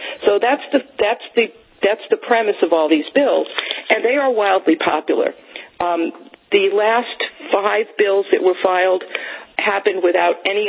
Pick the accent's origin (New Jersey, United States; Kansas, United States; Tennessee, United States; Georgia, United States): New Jersey, United States; in my home state of New Jersey